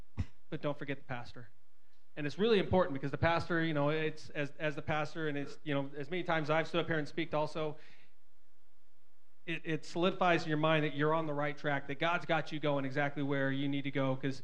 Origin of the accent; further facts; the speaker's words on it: Canyonville, Oregon, United States; You know, I grew up here. I grew up in Caneyville. Graduated out of high school back in 94 right here at South Umpqua.